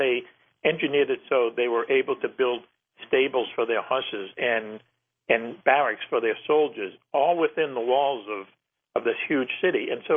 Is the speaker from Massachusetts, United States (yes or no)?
yes; Boston, Massachusetts, United States; Somebody that I know that I grew up with in Boston, I've known since grade school